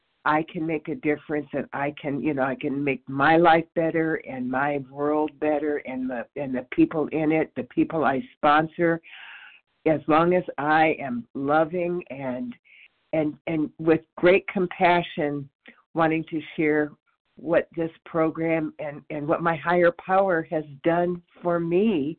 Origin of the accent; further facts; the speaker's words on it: California, United States; Hi, this is … I'm from California.